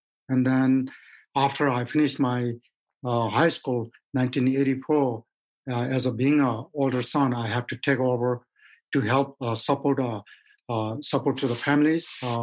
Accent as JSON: {"language": "English", "town": "Thame", "region": "Koshi Province", "country": "Nepal", "tie": "born or raised there", "said": "Well, it's a small town. We all know each other. Grew up with 8 siblings."}